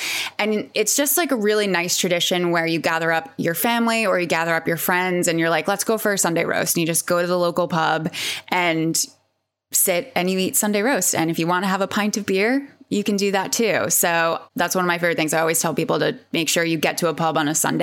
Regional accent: New York, United States; So I'm originally from New York. I'm from Long Island

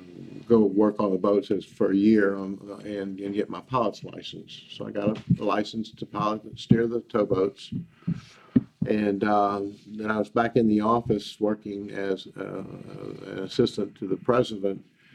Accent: Baton Rouge, Louisiana, United States; Oh, I'm from Baton Rouge. Mm-hmm. Yeah, Baton Rouge, Louisiana.

